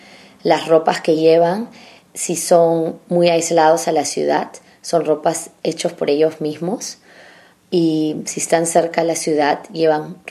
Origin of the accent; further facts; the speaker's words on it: Peru; capital, que es Lima, y queda en la costa. Y en la costa está el desierto. Nosotros nos vestimos con ropas como los europeos, y la comida tenemos un poco de todo.